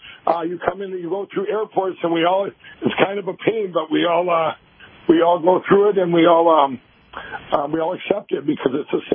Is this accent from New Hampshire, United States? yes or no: no; Fairmont, Minnesota, United States; My hometown in Martin County, Minnesota, Fairmont, Minnesota, I heard that they had a breakout there